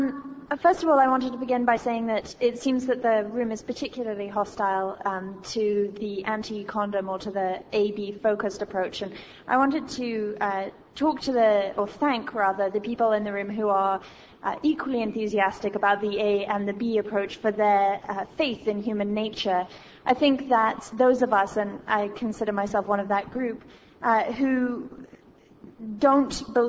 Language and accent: English; Vancouver, British Columbia, Canada; from Vancouver.